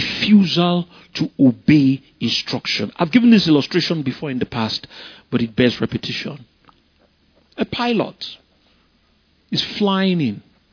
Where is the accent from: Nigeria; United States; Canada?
Nigeria; I don't say that because I'm a Nigerian.